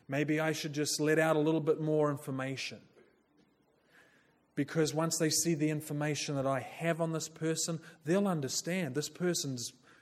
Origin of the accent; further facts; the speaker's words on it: New Zealand; now in Berkeley, United States; I'm from New Zealand.